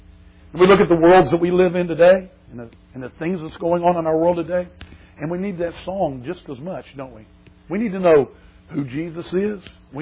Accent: South Shore, Kentucky, United States; Of course, I was raised in the South Shore, and my sister still lives there, and my mom still lives in Portsmouth.

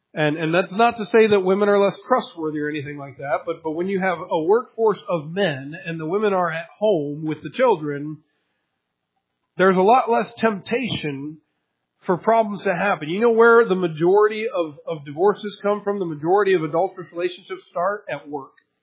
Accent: Michigan, United States; now in Lake Arthur, United States; I'm from Michigan. We don't have laws like that. You just gun it and nobody cares. Down here in Lake Arthur

